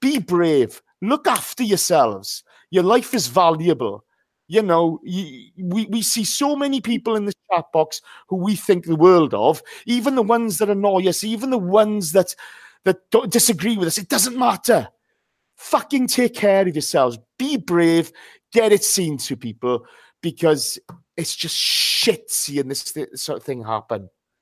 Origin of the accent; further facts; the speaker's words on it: Ammanford, Wales, United Kingdom; On behalf of myself, my hometown football club, Armanford Town, Armanford FC